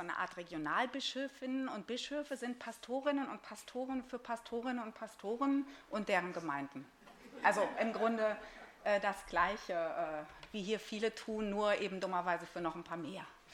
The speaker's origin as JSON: {"language": "German", "town": "Lüdenscheid", "region": "North Rhine-Westphalia", "country": "Germany", "tie": "born or raised there", "said": "anders als das in meiner Heimatstadt Lüdenscheid je möglich gewesen wäre"}